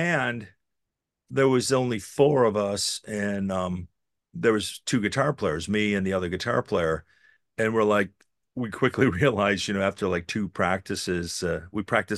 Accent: Rochester, New York, United States; Yes, I'm from Rochester. Grew up here.

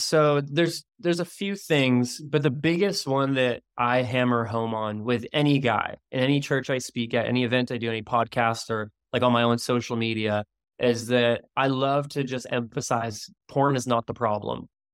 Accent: Canada; now in Maui, United States; my wife and I, we live in Maui, Hawaii, and I'm Canadian originally.

